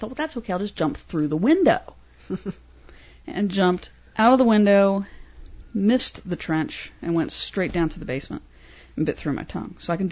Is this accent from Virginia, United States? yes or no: yes; Virginia, United States; also born or lived in New York; Virginia. Well, originally, I was born in New York. But I consider Virginia because that's where I grew up, first grade on.